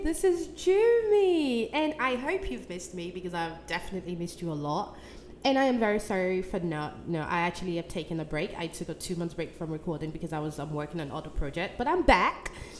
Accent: Basildon, East of England, United Kingdom; I'm actually going to share some of my, you know, little experience that I've experienced while growing up in England.

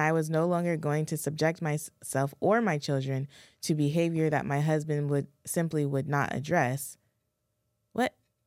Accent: Michigan, United States; We are from Michigan and we're living there during this time.

